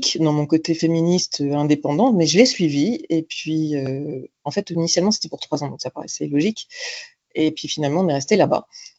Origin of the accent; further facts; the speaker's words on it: France; j'ai une vie, en fait, en France, une première vie en France. J'ai grandi en France, j'ai fait mes études en France, dans une superbe école de commerce à Lille, à l'EDEC. Et puis, je me suis mariée avec un Français.